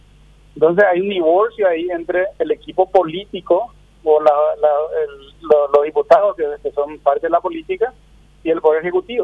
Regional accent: Paraguay; Yo como paraguayo

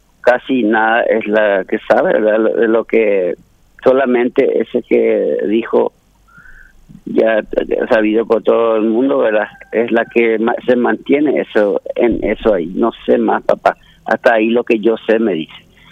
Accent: Asunción, Paraguay; Sí, yo soy de Asunción y trabajo por ahí como todos

